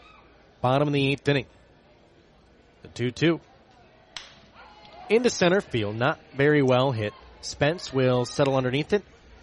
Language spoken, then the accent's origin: English; Cleveland, Ohio, United States; A lot of Cleveland fans tuning in. Shout out to my hometown.